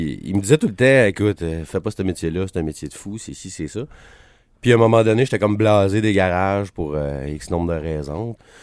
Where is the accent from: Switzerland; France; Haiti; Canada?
Canada; Grand-Remous, Quebec; Je suis originaire de Grand-Remous.